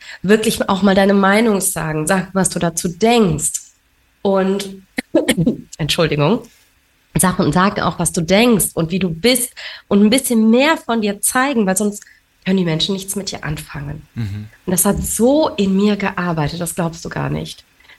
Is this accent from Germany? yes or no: yes; Germany; born there; ich bin als Flüchtlingskind hier in Deutschland zur Welt gekommen und meine Eltern sind aus Sri Lanka geflohen.